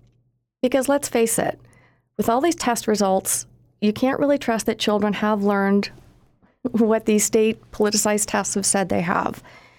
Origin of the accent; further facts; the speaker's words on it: Arizona, United States; And my home state of Arizona, where I live, I thought it was a good idea